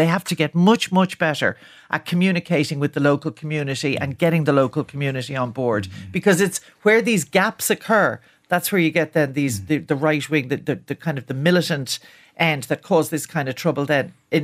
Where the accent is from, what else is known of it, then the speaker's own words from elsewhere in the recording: Ireland; I don't recognise it and I don't think this is what being Irish is about.